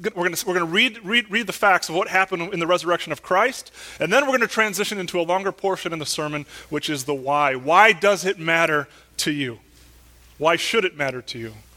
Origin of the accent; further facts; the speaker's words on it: Wisconsin, United States; In my hometown up in central Wisconsin, I've made friends with this little book dealer. And he finds these antiquated history books from the town I grew up in.